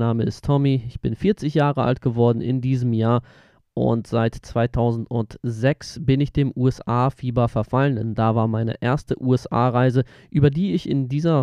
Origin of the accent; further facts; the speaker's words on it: North Rhine-Westphalia, Germany; Ich komme aus der Nähe von Bielefeld, aus einer kleinen Stadt